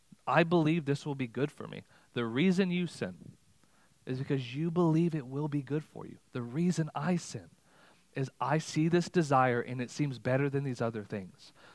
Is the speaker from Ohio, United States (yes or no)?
no; Texas, United States; You know, I'm from Texas. A lot of snakes and lizards.